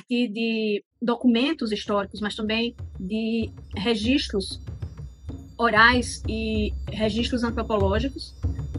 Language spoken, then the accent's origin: Portuguese; Arcoverde, Pernambuco, Brazil; also born or lived in Recife; eu sou escritora brasileira, nasci em Recife, Pernambuco, vivi a maior parte da minha juventude em Arco Verde, interior pernambucano, o que me faz considerar Arco Verde a minha cidade de coração